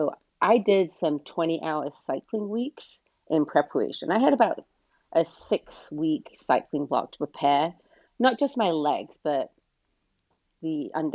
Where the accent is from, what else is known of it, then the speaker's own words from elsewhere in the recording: United Kingdom; now in United States; We frequently ride down the coast here in California, where I do live, though, as you noted, I am British.